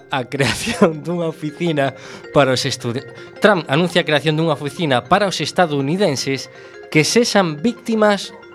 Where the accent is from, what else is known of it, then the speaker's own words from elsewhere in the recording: Galicia, Spain; Como los gallegos somos muy, muy amigos de la sobremesa